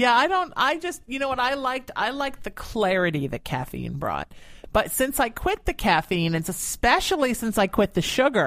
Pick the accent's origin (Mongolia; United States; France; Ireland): Ireland; I'm Irish, so bear with me